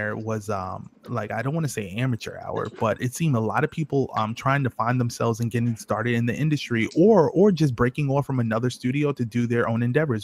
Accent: New York, United States; I'm from New York, so I.

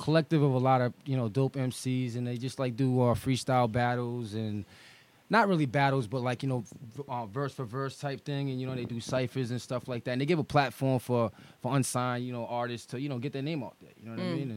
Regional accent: Rhode Island, United States; also born or lived in Brooklyn; I'm originally from Brooklyn, but I grew up in Rhode Island. You know, okay. Rhode Island baby 401.

